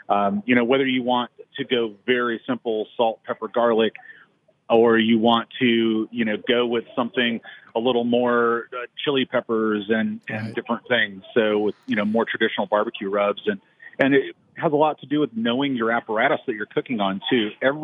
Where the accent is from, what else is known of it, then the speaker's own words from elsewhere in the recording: Kansas City, Missouri, United States; Kansas City. I'm from Kansas City.